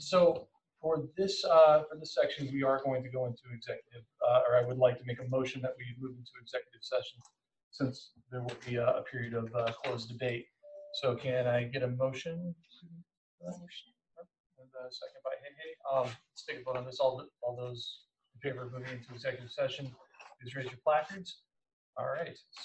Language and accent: English; Illinois, United States; moved away as an adult; I come from Illinois. We just moved to the state a few years ago, my wife and I.